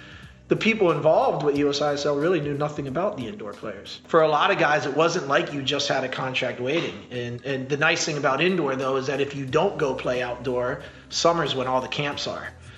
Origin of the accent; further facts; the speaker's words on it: Maryland, United States; I grew up in Maryland, so I'm always aware of the indoor teams.